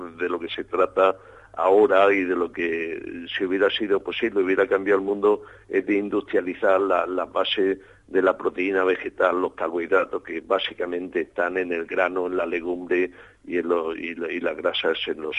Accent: Murcia, Region of Murcia, Spain; Yo soy de Murcia, ¿no?

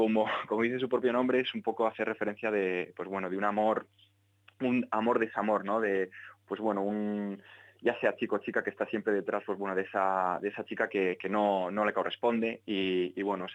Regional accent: Community of Madrid, Spain; Edu y yo somos madrileños.

